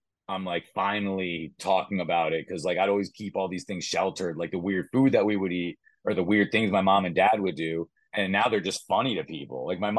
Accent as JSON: {"language": "English", "country": "United States", "tie": "born or raised there", "said": "And I am like Latino, and I know like I grew up in America, so I'm definitely Americanized."}